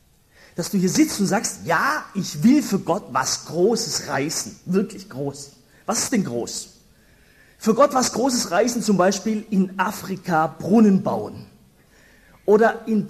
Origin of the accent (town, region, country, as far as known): Stuttgart, Baden-Württemberg, Germany; born or raised there